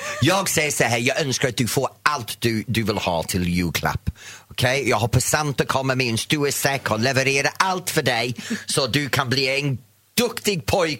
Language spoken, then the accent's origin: Swedish; England, United Kingdom; Swedish is a second language; now in Sweden; Jag kommer från England.